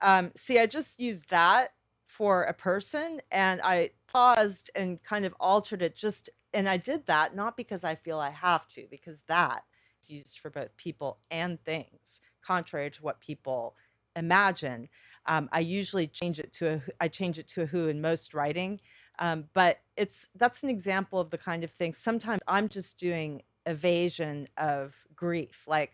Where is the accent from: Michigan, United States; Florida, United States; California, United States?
California, United States; I'm a Californian, so I do some Californian things.